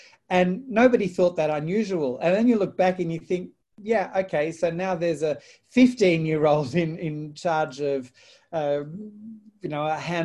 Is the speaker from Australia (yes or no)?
yes; Australia; also born or lived in Indonesia; So I grew up as a dual citizen. So as a British citizen in Australia, right.